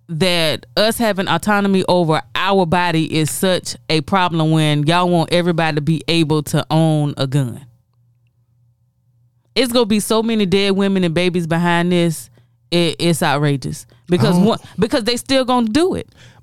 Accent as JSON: {"language": "English", "region": "the South", "country": "United States", "said": "I'm definitely from the South."}